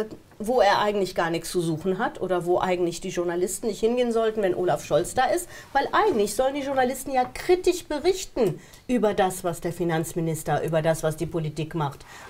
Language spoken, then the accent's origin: German; Germany; ich bin zwar auch Deutsche, aber die Deutschen sind traumatisiert. Ich bin im Ausland aufgewachsen.